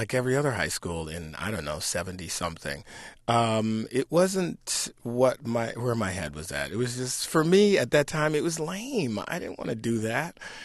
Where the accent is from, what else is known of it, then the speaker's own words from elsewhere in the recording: Detroit, Michigan, United States; In Detroit, we grew up in the Boston Edison area, these big, beautiful homes.